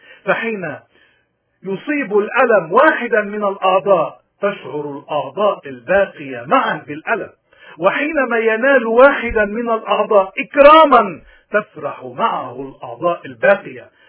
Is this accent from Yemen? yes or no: no; Lebanon; خصوصا كلبنانيين كنا بلبنان أو ببلاد الاغتراب